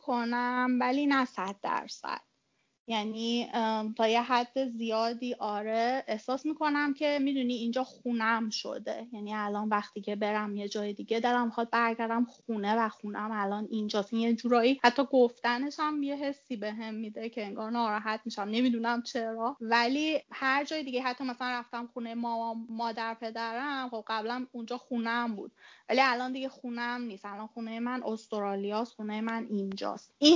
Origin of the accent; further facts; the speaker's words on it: Iran; ولی اینکه من ایرانیم، شاید چون خب فارسی حرف میزنیم و خانوادم و اونجا و اینا